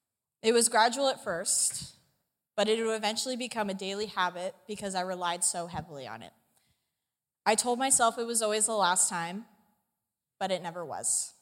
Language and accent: English; Reno, Nevada, United States; I grew up in Reno, Nevada my whole life, boo.